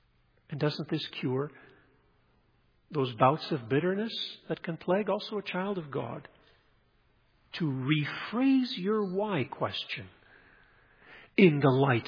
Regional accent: Nigeria; When growing up in Nigeria and Africa, my dad used to call it the bush telephone.

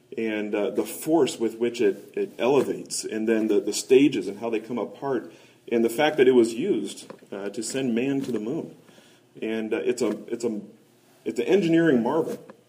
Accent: Kansas City, Missouri, United States; And growing up in Kansas City, I was a big Chiefs fan

